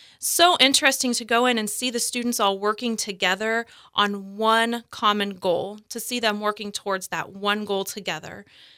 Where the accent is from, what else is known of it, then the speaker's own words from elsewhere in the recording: Marion, Kansas, United States; now in Great Bend, United States; I grew up in Marion, Kansas, went to Emporia State for college